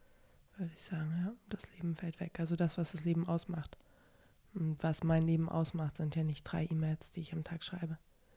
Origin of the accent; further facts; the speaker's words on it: Berlin, Germany; born there; Zusätzlich trägt mich auch die Stadt Berlin, denke ich. Dass ich da doch in einer Stadt wohne, meiner Geburtsstadt, in der ich mich sehr wohl fühle.